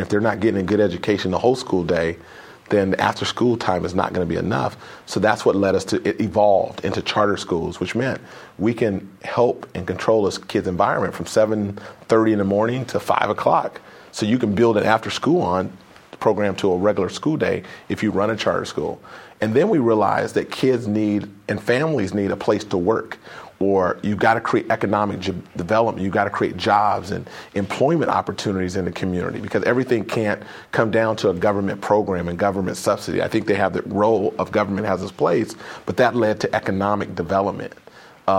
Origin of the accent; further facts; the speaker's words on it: Sacramento, California, United States; also born or lived in Phoenix; So I grew up in Sacramento, came to Cal